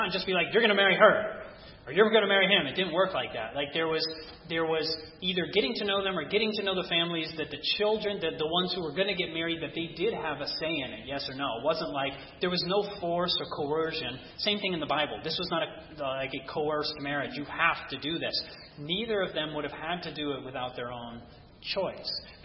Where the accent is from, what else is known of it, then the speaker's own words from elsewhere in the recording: United States; my mindset growing up in America, and, you know, not of our faith at all